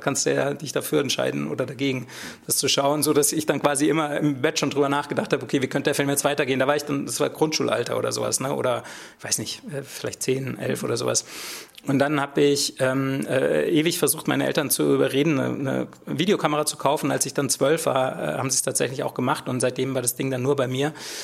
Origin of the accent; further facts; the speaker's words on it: Gütersloh, North Rhine-Westphalia, Germany; Ich komme aus Gütersloh ursprünglich und da leben nicht so viele Regisseure sozusagen.